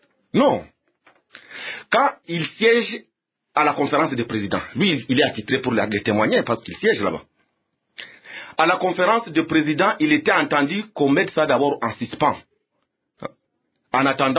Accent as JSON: {"language": "French", "country": "DR Congo", "said": "nous sommes tous des Congolais, les députés de l'opposition"}